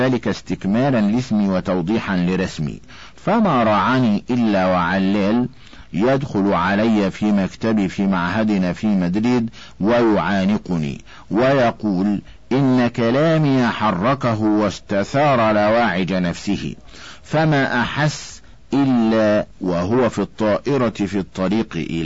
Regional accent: Egypt; وأنا من ناحية القلب والفكر سوداني وسعودي وكويتي بقدر ما أنا مصري.

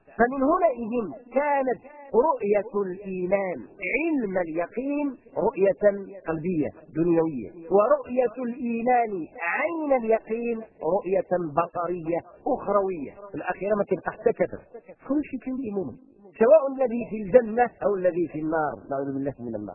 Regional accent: Morocco; احنا عندنا في المغرب لأنه قضية جغرافية

